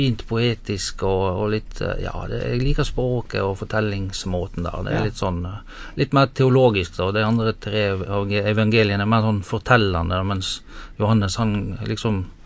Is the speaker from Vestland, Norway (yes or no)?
yes; Seim, Vestland, Norway; Ja, plassen heter Seim, og det ligger I det som nå heter Alver kommune, det 4-5 mil nord for Bergen.